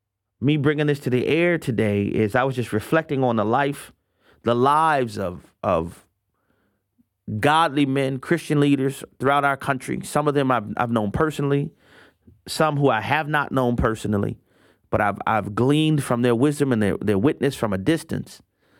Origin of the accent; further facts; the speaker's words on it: Louisiana, United States; Phil Robertson, the founder of Duck Dynasty from my home state in Louisiana, passed away in May of 2025 at 79 years old.